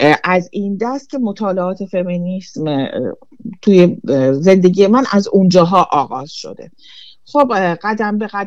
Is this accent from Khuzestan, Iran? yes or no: no; Tehran, Tehran Province, Iran; now in Sweden; حدود 12 ساله که توی سوئد زندگی میکنم و از ایران اومدم، از تهران.